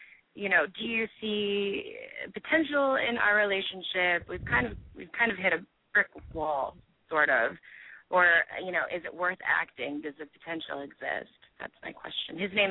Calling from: Maryland, United States; I'm actually calling from Maryland, the United States.

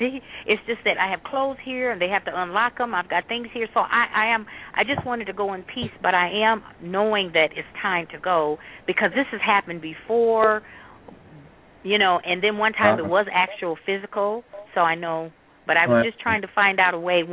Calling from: Michigan, United States; I'm calling from Michigan.

